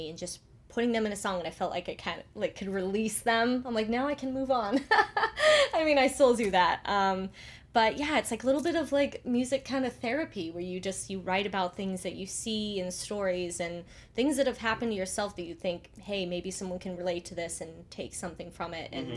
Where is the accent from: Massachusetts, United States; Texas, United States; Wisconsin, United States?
Massachusetts, United States; Harvard; Harvard, Mass.